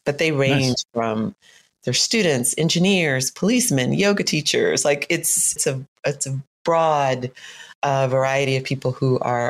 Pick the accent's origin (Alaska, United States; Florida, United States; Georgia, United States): Georgia, United States; Atlanta; I'm from Atlanta. Which is landlocked. I didn't know anything about the ocean at all.